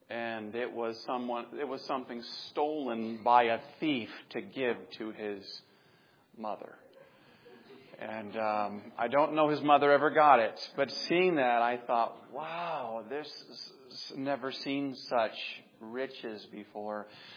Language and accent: English; Pensacola, Florida, United States; where I grew up in Pensacola